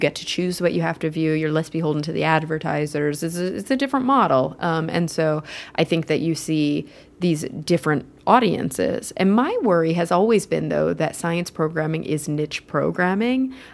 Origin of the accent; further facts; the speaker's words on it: Texas, United States; I mean, I grew up in Texas. It doesn't really get more Southern than Texas.